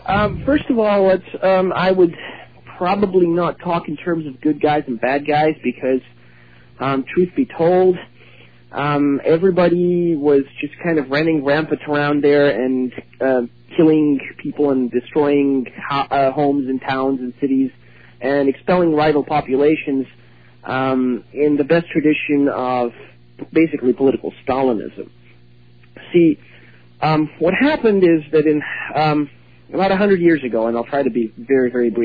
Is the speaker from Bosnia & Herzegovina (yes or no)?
yes; Sarajevo, Bosnia & Herzegovina; moved away as an adult; now in United States; I've lived through the Bosnian War, and my hometown is Sarajevo, Bosnia. And that's where I spent the entire time of the Bosnian War.